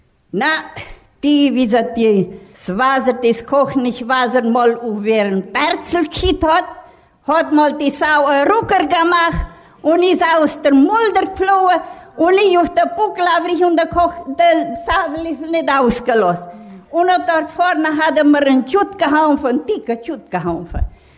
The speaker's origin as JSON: {"language": "German", "town": "Semlak", "region": "Arad County", "country": "Romania", "said": "Ich komme aus Semlak."}